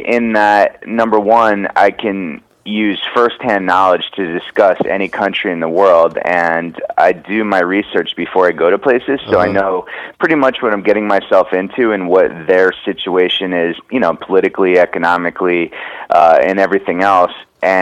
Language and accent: English; Connecticut, United States; I'm from Connecticut, New England guy myself, and I like going down to. I grew up going down to Stone Harbor, New Jersey, and now I like going to the beach in Dewey Beach, Delaware.